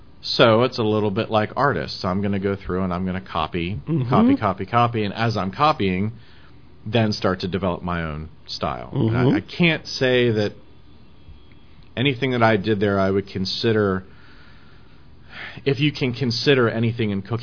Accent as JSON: {"language": "English", "region": "Pennsylvania", "country": "United States", "tie": "born or raised there", "said": "I was able to go back to my hometown for 6 years and mm-hmm. cook there where I really feel like I started to develop, if I have a style, I mean, that's when I really started to look into how can I take this food from central Pennsylvania"}